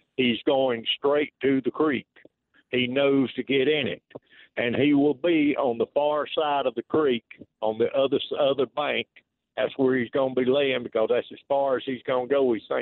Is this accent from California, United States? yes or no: no; Spartanburg, South Carolina, United States; also born or lived in Union County; I'm from Spartanburg.